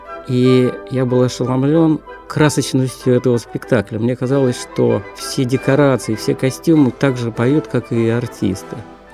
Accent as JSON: {"language": "Russian", "town": "Vladivostok", "region": "Primorsky Krai", "country": "Russia", "tie": "born there", "said": "Я родился во Владивостоке"}